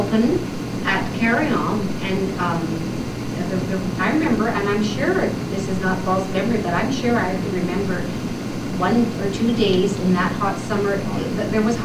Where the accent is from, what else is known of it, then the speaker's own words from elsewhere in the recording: Cumberland, Nova Scotia, Canada; growing up in Cumberland with La Jumonnière and Le Guerrier and so forth, La France